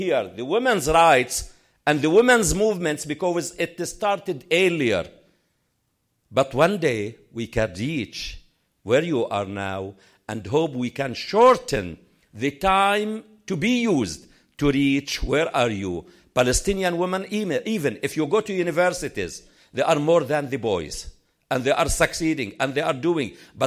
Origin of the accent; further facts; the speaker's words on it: Canada; I'm coming from Canada